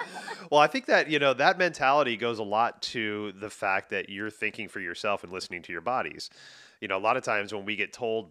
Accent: Houston, Texas, United States; I grew up in the Houston area down in Texas, so not too far from where you guys.

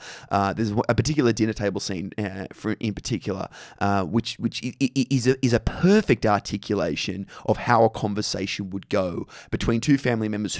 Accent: Australia; Toni Collette, I don't mean it's just as an Aussie, but she is a phenomenal actor.

